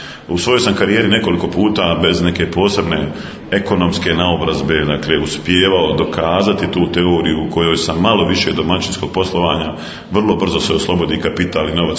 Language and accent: Bosnian; Sarajevo, Sarajevo Canton, Bosnia & Herzegovina; iako sam rođen, odrastao, živim u Sarajevu